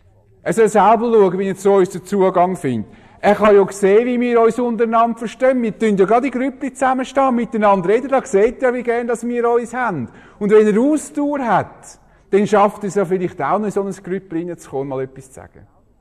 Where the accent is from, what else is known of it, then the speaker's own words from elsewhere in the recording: Switzerland; Da habe ich gedacht, wie ich als Schweizer denke.